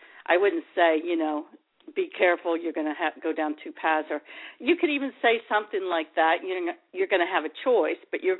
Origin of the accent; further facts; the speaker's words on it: the South, United States; also born or lived in New Jersey; I only lived there for a while, but actually I'm from the South.